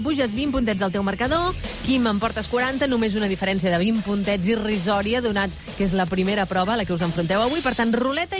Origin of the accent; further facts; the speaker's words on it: Catalonia, Spain; Com a bons catalans ens enxirona.